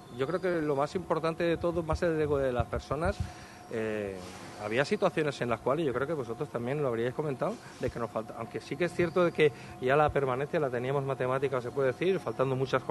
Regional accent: Málaga, Andalusia, Spain; Soy un malagueño más

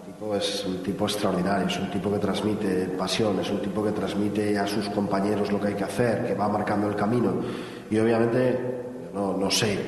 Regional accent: Spain; Soy española

